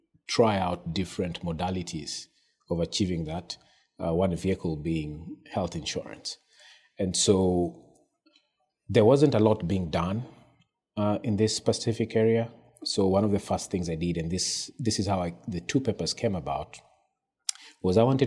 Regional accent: Kenya; I think growing up in Africa, specifically in Kenya, I saw the HIV epidemic in real time

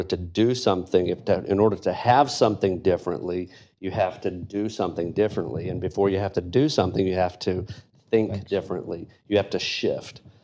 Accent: Georgia, United States; So it's great to be back in my home state. Wow. I was just at my mom's house up at about 2 hours north of here

